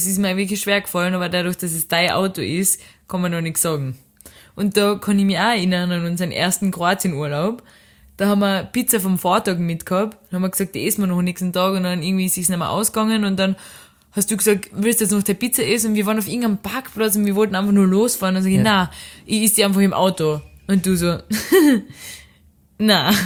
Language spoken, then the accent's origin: German; Austria; Mich auch gefragt, wo ich herkomme. Österreich.